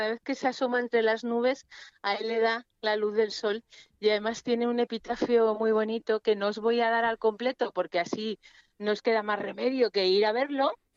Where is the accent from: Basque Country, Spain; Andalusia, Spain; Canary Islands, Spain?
Basque Country, Spain; Pasaia; Yo soy de un pueblo muy chiquito. Un pueblo pesquero que se llama Pasajes